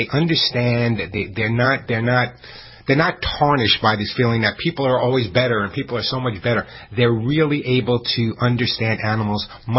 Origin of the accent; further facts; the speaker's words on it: Bronx, New York, United States; Originally, yeah. Originally from the Bronx, yeah.